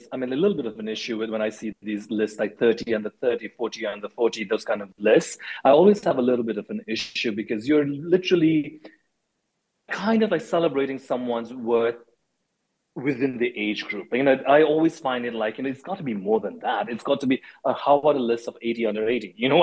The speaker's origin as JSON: {"language": "English", "country": "Nepal", "tie": "born or raised there", "also_born_or_lived": "India", "said": "I grew up in Nepal and in India."}